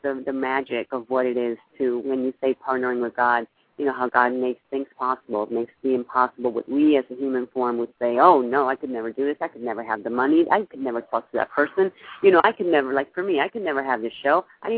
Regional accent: Colombia; I am Spanish from Colombia

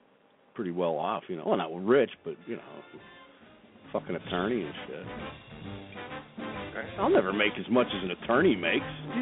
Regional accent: Pennsylvania, United States; Back where I grew up in Pennsylvania, holy cannoli, that is stink bug central.

